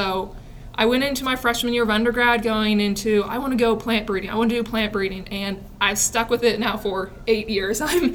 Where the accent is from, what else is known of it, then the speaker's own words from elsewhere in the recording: Oklahoma, United States; So I'm originally from Oklahoma, and 2011, that was when we had an extreme drought and heat wave.